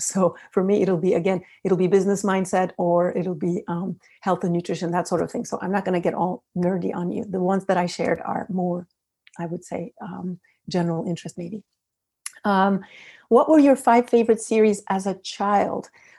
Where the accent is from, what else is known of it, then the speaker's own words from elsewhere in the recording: Turkey; also born or lived in United States; now in Arcachon, France; I live near Arcachon, which is in the southwest of France, southwest coast of France. But I'm originally from Turkey, and I also spent 15 years in the US before settling in France.